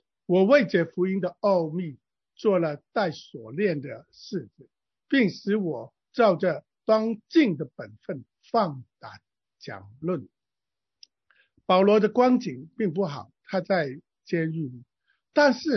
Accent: China; 我们中国人把圣洁与道德那种完美，那种不犯罪等同

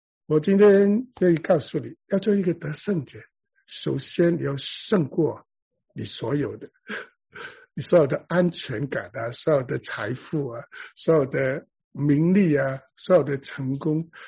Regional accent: The Bronx, New York, United States; 我就在红番区长大

